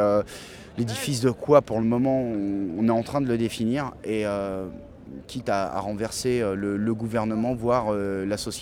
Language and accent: French; Bourgogne-Franche-Comté, France; Je viens de la Bourgogne. Je viens de la Bourgogne, là où il n'y a encore rien pour le moment.